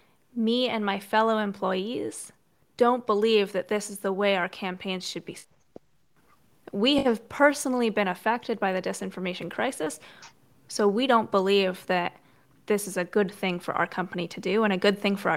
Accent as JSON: {"language": "English", "country": "Canada", "said": "I'm Canadian."}